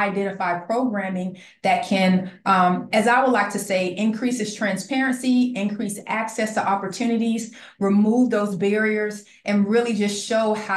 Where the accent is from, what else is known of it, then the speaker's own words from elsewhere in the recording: Miami, Florida, United States; now in Gainesville, United States; Yeah, so I'm originally from Miami. So when I made my way to the big city of Gainesville, it was actually a transition.